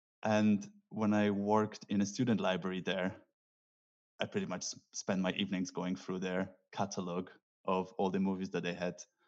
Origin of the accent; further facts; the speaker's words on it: Poland; So I grew up in Poland.